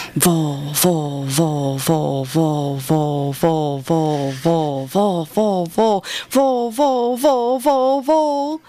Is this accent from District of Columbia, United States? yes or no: yes; Washington, District of Columbia, United States; Washington, D.C.